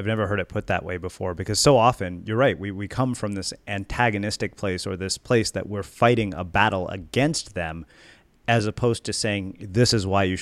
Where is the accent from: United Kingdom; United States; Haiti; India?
India; Obviously, being Indian, I can relate.